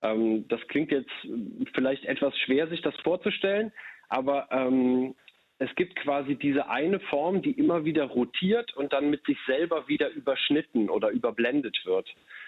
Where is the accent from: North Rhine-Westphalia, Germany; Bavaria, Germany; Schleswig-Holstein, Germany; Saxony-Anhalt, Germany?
North Rhine-Westphalia, Germany; Cologne; born there; kenne ich als gebürtiger Kölner jetzt nur zu gut